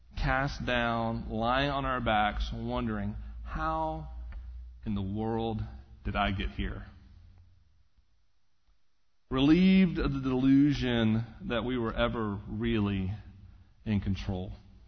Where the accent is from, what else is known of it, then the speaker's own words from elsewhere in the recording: the South, United States; And I'm from the South, where hyperbole is the norm.